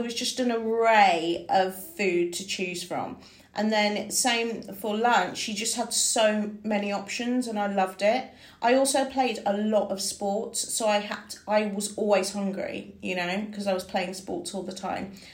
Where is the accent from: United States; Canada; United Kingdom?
United Kingdom; Wolverhampton, West Midlands; I'm from Wolverhampton, like, what is this?